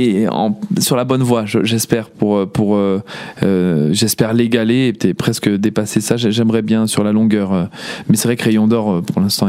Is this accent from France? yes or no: no; Brussels, Brussels-Capital Region, Belgium; maintenant je rétablis un petit peu le truc en disant que je viens de Bruxelles